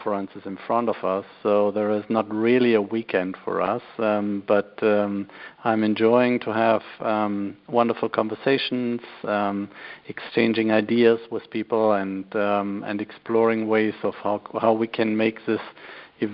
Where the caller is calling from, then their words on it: Munich, Bavaria, Germany; Well, I'm currently in Munich. It's a little bit after 6 p.m. in the evening